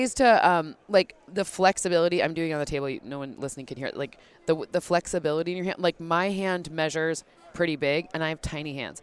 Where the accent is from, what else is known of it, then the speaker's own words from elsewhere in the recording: Michigan, United States; Full disclosure, I'm from Michigan.